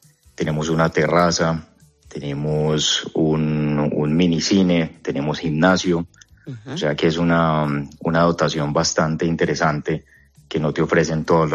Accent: Colombia; moved away as an adult; now in Madrid, Spain; Venimos de Colombia y nos enfrentamos al tema del alquiler, a buscar una vivienda que nos guste. Y estoy hablando de que estoy con mi esposa. Y cuando llegamos a Madrid

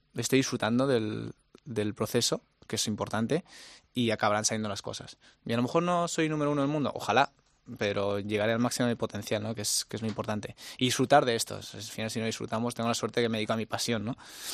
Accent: Spain; es verdad que soy el mejor español

